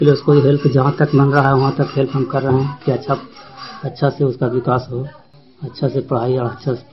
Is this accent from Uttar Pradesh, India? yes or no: no; Bihar, India; ग्राम प्रसपोर्ट कक्षा मथान नगर नवसा जिला नालंदा के निवासी हूँ।